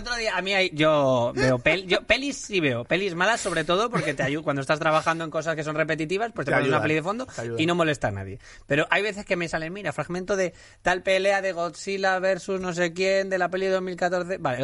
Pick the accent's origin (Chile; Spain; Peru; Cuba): Spain; Madrid, Community of Madrid; Sí, pero porque insisto, somos madrileños.